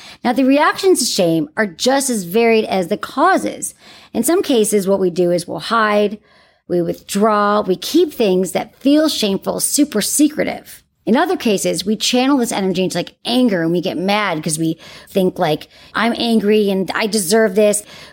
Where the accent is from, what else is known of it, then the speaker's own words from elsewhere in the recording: Michigan, United States; I'm from Michigan, so I get the, like, upbringing, small town.